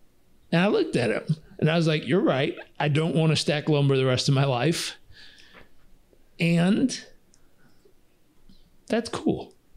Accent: California, United States; The doctor just pulled my blood because I was stubborn from Southern California.

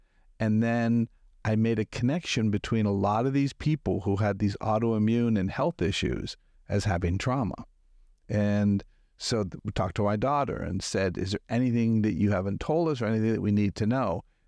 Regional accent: Toronto, Ontario, Canada; now in Florida, United States; So I'm originally from Canada, Toronto, yeah. Moved down to Florida over 30 years ago.

